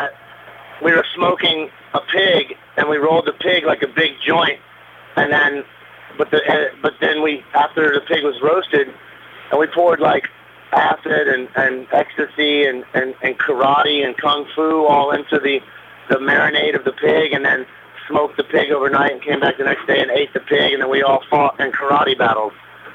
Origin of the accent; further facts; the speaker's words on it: Alabama, United States; Well, they just say that because I'm from Alabama and Troy's from Atlanta